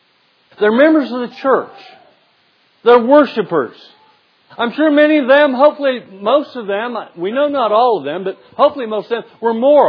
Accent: Wichita, Kansas, United States; born there; also born or lived in Topeka / Fort Worth / Lubbock; now in Dallas, United States; I was born in Wichita, Kansas. From there, I moved to Kansas City. From there to Topeka. From there to Fort Worth. From there to Lubbock, Texas. The last 40-plus years, I've been in the Dallas area.

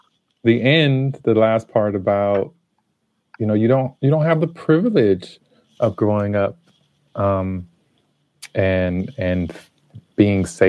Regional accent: Los Angeles, California, United States; So I was raised, I was born in Los Angeles and spent early years there, and have a number of family who still lives there.

